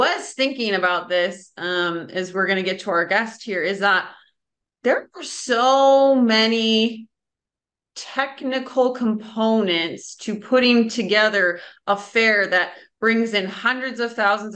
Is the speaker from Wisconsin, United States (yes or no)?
no; Minnesota, United States; So I grew up in Minnesota, and the end of August through Labor Day, they have the Minnesota State Fair